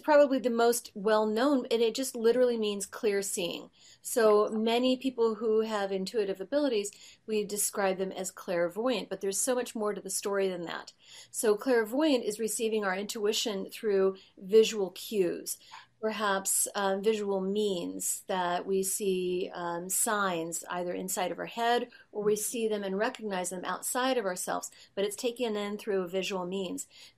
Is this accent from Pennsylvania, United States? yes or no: no; Overland Park, Kansas, United States; but I was growing up in Overland Park, Kansas, and in Overland Park, Kansas, it's really suburban.